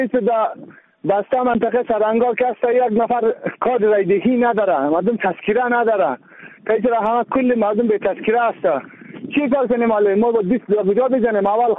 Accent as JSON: {"language": "Persian", "country": "Afghanistan", "said": "ما از افغانستان هستیم، ما هم بچه افغانستان هستیم."}